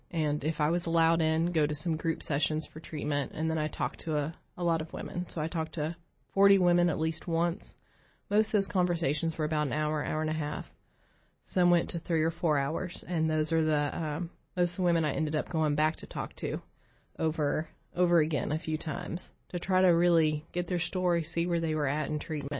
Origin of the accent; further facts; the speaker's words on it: Appalachia, United States; I've seen this with my generation growing up in Appalachia